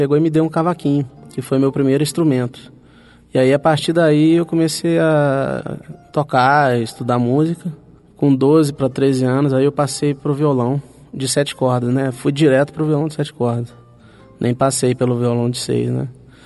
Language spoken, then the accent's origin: Portuguese; Goiânia, Goiás, Brazil; eu sou nascido em Goiânia, né, e minha história musical começou desde muito novinho, muito criança.